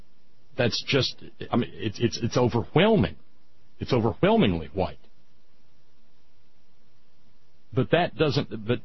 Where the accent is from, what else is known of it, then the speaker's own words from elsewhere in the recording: the South, United States; and as I know, having grown up in the South